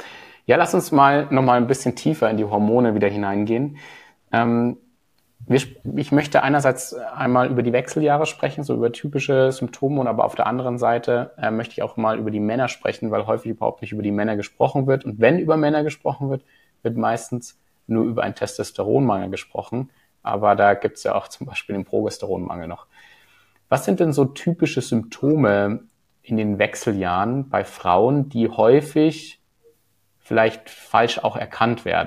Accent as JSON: {"language": "German", "town": "Munich", "region": "Bavaria", "country": "Germany", "said": "wir kommen hier aus München"}